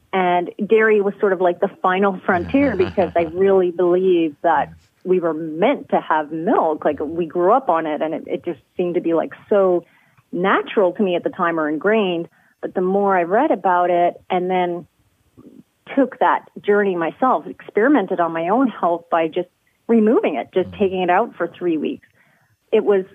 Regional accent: Newfoundland and Labrador, Canada; but I also grew up in a very small town in Canada. I grew up in Newfoundland, and there just was not much available there.

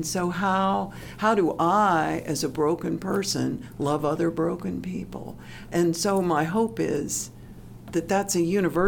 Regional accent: Tennessee, United States; And I grew up in East Tennessee. We had a cabin for 65 years in the Smokies, so I know people up there.

